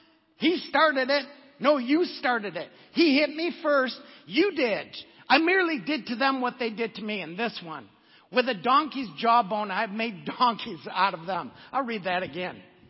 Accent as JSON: {"language": "English", "region": "Oklahoma", "country": "United States", "said": "We're all from Oklahoma here."}